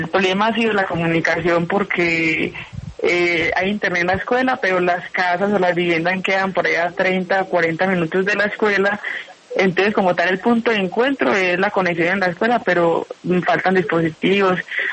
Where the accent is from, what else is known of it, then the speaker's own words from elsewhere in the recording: Girardot, Antioquia, Colombia; Yo soy del municipio de Girardot, Antioquia, también occidente antioqueño.